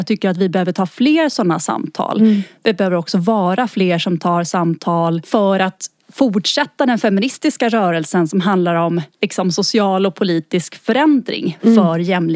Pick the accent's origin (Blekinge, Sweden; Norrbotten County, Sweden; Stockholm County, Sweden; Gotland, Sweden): Gotland, Sweden; Och jag är uppväxt med Gotland. Men jag är också uppväxt med två dialekter.